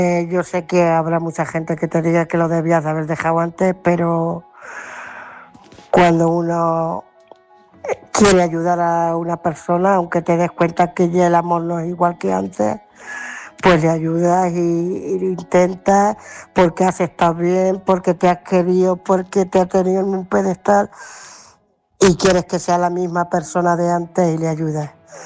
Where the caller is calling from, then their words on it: Ciudad Real, Castilla-La Mancha, Spain; de Ciudad Real.